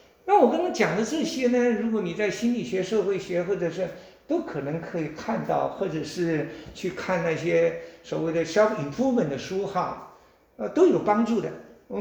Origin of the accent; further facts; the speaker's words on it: China; 我们中国人说中国人最喜欢跟人比